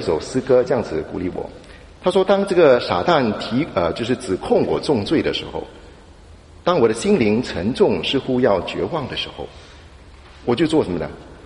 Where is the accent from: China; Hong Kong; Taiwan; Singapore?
Singapore; now in London, United Kingdom; 我是一个从新加坡来的人所以我很关心这个新加坡的近况